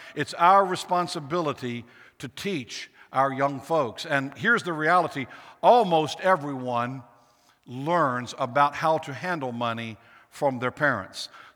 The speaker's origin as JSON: {"language": "English", "town": "Accomack", "region": "Virginia", "country": "United States", "tie": "born or raised there", "said": "You know, when I grew up on the Eastern Shore down in Accomack, Virginia, one of the oldest buildings from the 1600s, the first debtors' prison in America."}